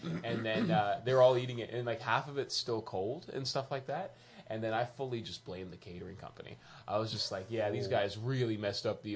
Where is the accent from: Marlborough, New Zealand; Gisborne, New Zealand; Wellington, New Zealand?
Wellington, New Zealand; now in United States; I grew up there. Yeah, I grew up there. Yeah, yeah. So I'm American, obviously, but my... my parents moved there when I was like 9, and so we just lived there for most of my life.